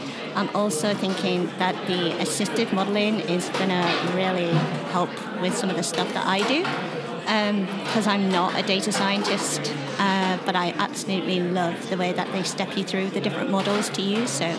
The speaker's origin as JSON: {"language": "English", "town": "Middlesbrough", "region": "North East England", "country": "United Kingdom", "lives_now": "Northampton, United Kingdom", "said": "So I'm from Middlesbrough, but I actually live in Northampton."}